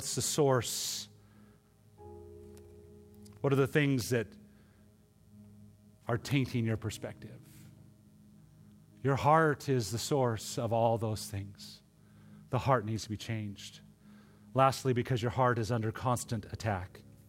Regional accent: Montana, United States; Growing up in Montana, this has significance to me because as you walk through Montana, there are springs of water all over the woods.

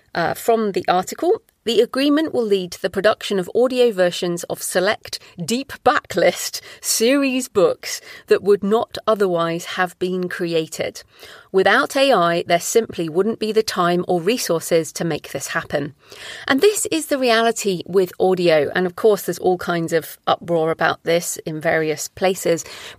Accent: United Kingdom; things I've narrated as a human narrator, as a British woman, I would love to have in other voices

